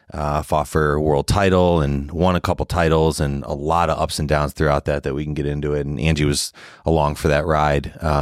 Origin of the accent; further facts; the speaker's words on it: Chicago, Illinois, United States; Yeah, we were always really close, grew up in Chicago.